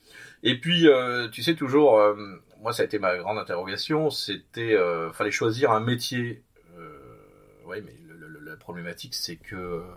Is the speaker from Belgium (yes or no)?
no; Paris, Île-de-France, France; born there; J'ai 53 ans, je suis né à Paris, je suis à Montmartre exactement, je suis un poulbeau. J'ai pas grandi là-bas, j'y suis resté jusqu'à l'âge de 11 ans.